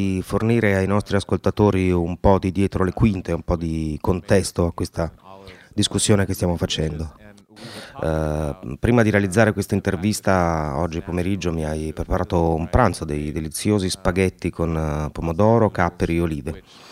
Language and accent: Italian; Arizona, United States; io sono nato e cresciuto in Arizona, più o meno a 4 ore di macchina dal confine. E da 15 anni vivo a Tucson, che invece è proprio sul confine, è proprio sulle borderlands.